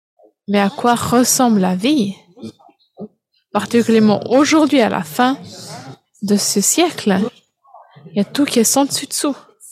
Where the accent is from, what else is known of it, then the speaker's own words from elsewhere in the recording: Philippines; Je viens des Philippines, il y a beaucoup de scarabées.